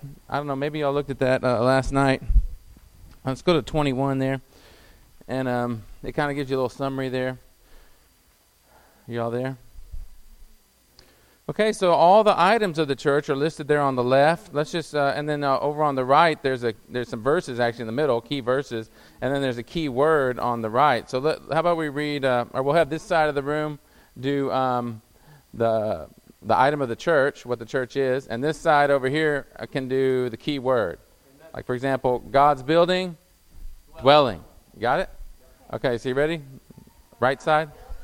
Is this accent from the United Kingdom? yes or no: no; San Antonio, Texas, United States; I'm from San Antonio, and I recognize a lot of you here.